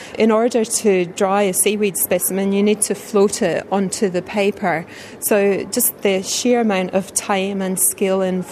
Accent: Scotland, United Kingdom; I grew up in Scotland, which, interestingly enough, is where Charles Morrison grew up as well, on the River Clyde.

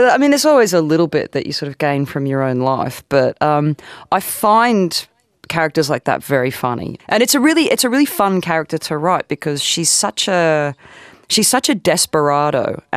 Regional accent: Newcastle, North East England, United Kingdom; now in London, United Kingdom; Well, I mean, I grew up in Newcastle. So I lived in Newcastle for 18 years. And then I've lived in London for 19 years.

